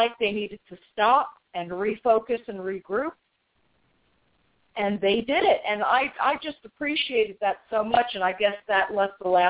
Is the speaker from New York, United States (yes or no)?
yes; New York, United States; And because I'm from New York, so I had access to that shop all the time. And I started going in there when I was a young teenager.